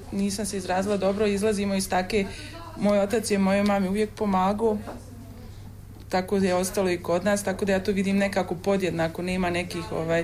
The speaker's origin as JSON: {"language": "Croatian", "country": "Slovenia", "tie": "born or raised there", "said": "Pa ja sam rasla u Sloveniji."}